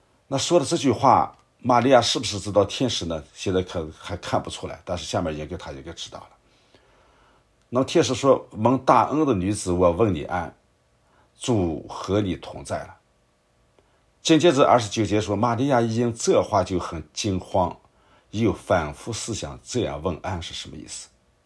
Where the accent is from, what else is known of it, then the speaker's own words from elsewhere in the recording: North China, China; 像北方我们老家以前就是，我记得小的时候